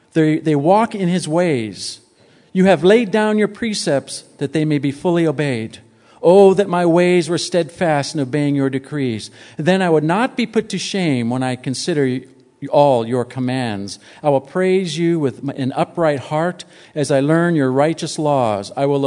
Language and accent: English; San Diego, California, United States; Now, I grew up in San Diego.